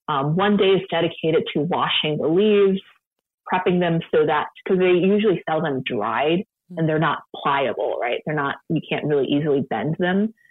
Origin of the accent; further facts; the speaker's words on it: San Francisco, California, United States; who I grew up in San Francisco, but she lived in New York